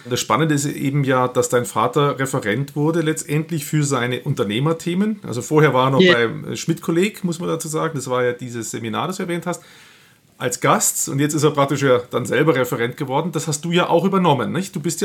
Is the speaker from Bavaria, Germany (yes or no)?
yes; Nuremberg, Bavaria, Germany; ich komme aus Nürnberg